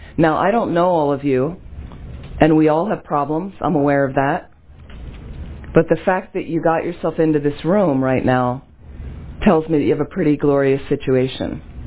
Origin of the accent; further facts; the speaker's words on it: United States; and I'm an American. I'm from this culture